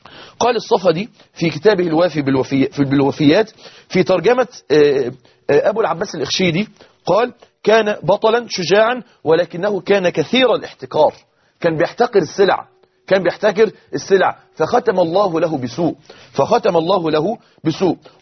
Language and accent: Arabic; Mansoura, Dakahlia, Egypt; كان عندنا في المنصورة ظهرت إشاعة إن ماء النيل ملوث بمواد كيماوية